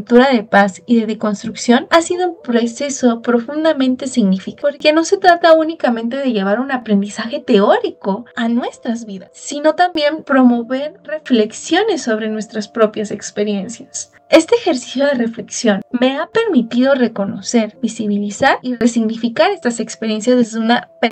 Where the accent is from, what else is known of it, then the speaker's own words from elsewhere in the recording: Mexico; Hola a todas … soy de México y tengo 24 años de edad.